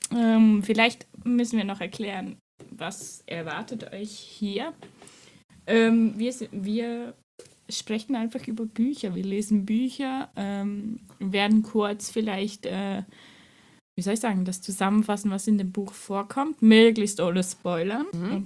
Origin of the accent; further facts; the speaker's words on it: Switzerland; Ich komme aus der Schweiz.